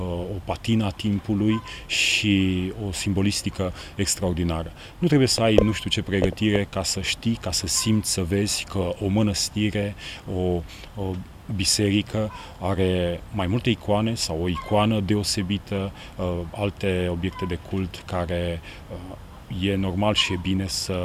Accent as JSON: {"language": "Romanian", "town": "Brașov", "region": "Brașov County", "country": "Romania", "said": "Eu sunt de la Brașov, în mod normal de la Muzeul Casa Mureșenilor Brașov"}